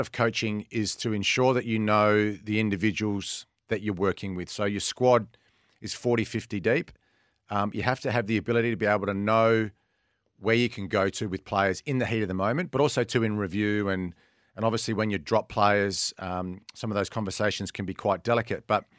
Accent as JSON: {"language": "English", "region": "South Australia", "country": "Australia", "tie": "born or raised there", "said": "I'm a South Australian. I grew up in the Adelaide Hills."}